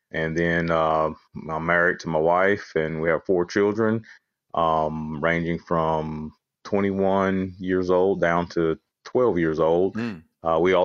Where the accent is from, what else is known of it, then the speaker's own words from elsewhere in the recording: Greensboro, North Carolina, United States; I am also a native of North Carolina, born and raised in Greensboro. Currently live in the McLeansville area. Again, been here all 41 years of my life.